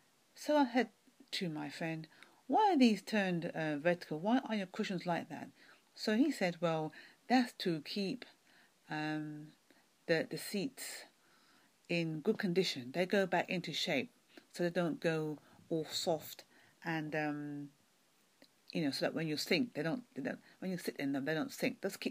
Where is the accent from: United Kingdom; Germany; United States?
United Kingdom; London; from London, UK.